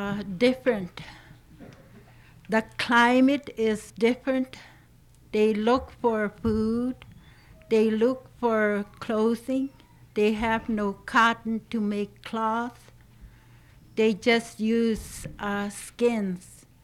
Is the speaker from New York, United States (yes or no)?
no; Kobuk, Alaska, United States; I'm from Kobuk. Our village is the smallest, used to be smallest.